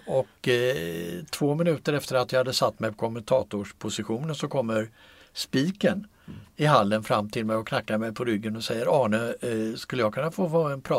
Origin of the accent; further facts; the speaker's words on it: Gothenburg, Västra Götaland County, Sweden; att när jag växte upp i Göteborg i min ungdom, då fanns inget ishockeylag där.